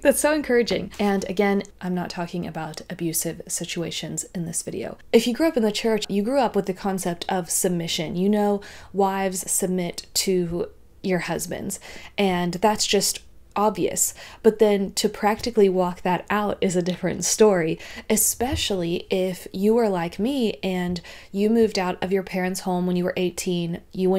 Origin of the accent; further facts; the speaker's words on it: United States; He's from South Africa, I'm from America.